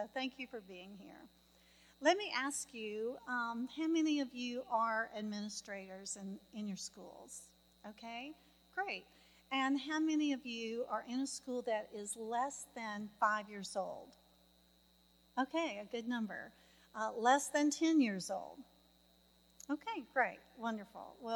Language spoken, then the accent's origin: English; Alabama, United States; I grew up in Alabama, and I learned gardening from both my parents and my grandparents. And I now live in this virtual paradise, garden of paradise, called Fairhope.